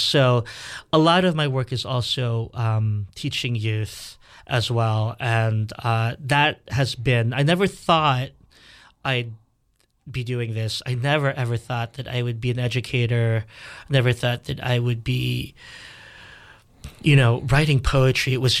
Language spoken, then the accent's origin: English; Philippines; now in Washington, United States; erasure in my life as a Filipino in DC.